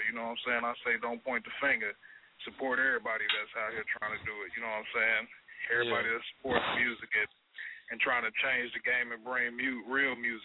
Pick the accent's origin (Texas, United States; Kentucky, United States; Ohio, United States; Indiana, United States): Indiana, United States; Gary; Well, you know, I'm originally from Gary, Indiana, by way of Naptown, Indiana.